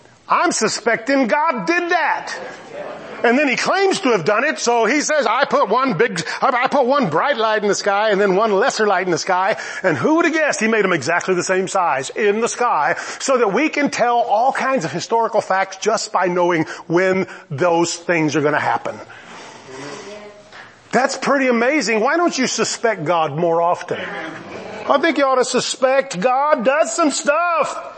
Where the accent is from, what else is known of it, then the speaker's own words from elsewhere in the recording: United States; Now I know we're very American-centric. We're the greatest nation on earth.